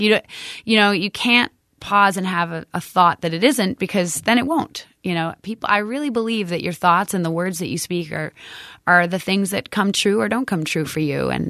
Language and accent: English; Vermont, United States; So even saying that I was from Vermont was really partly it wasn't true. I was from everywhere that I was at that time, and I would miss home a lot, and I think Vermont is always going to be home in that way, you know.